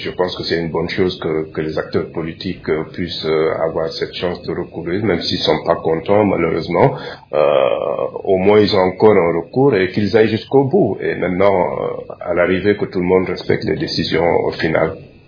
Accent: Senegal; Je suis en train de suivre ce qui se passe dans mon pays d'origine, le Sénégal

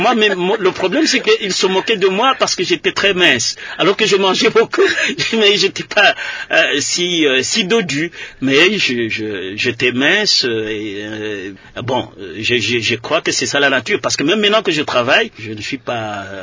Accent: Tshilenge, Kasaï-Oriental, DR Congo; Et moi, je suis un peu villageois, je venais de Tshilenge. Quand c'est oriental, c'est à 30 km de Mbujimayi, donc je ne suis pas un citadin.

